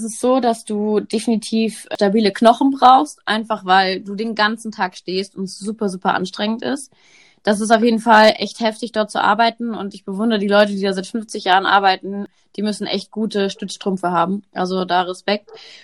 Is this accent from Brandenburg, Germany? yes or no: no; Trier, Rhineland-Palatinate, Germany; born there; now in Munich, Germany; ich bin 31, mittlerweile in München, geboren in Trier.